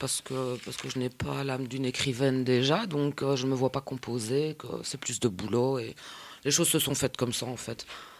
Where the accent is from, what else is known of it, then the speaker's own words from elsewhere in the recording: Belgium; je suis belge au départ, donc l'envie de venir du côté belge.